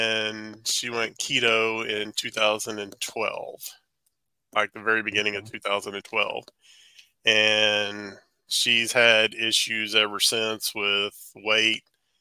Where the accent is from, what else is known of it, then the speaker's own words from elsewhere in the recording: Cleburne, Texas, United States; now in Mansfield, United States; I was born in Texas, raised in Texas. I lived in a town south of here, 30 miles south of where I am right now, in a town called Cleburne. And I was born and raised there